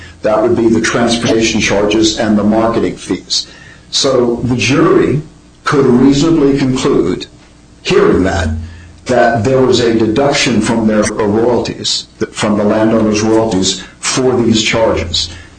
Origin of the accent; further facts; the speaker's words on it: Montclair, New Jersey, United States; born there; Yeah, I was born in Montclair